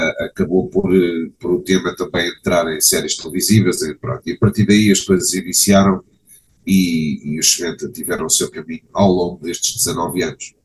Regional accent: Lisbon, Portugal; o que é engraçado porque nós somos de Lisboa

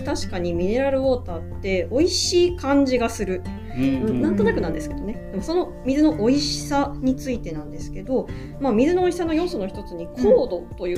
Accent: Tokachi, Hokkaido, Japan; で私はですね、十勝の出身で、はい、高校まで実家で暮らしてた時は

